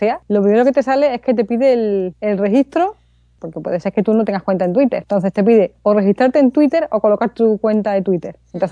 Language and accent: Spanish; Andalusia, Spain; accent: Andalusian; A mí con mi acento andaluz y hablando rápido